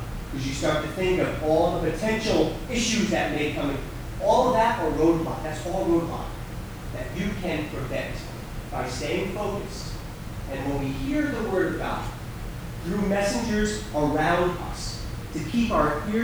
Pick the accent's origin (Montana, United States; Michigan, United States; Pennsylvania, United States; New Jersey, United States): New Jersey, United States; born and raised in New Jersey, I come from a very traditional Italian family.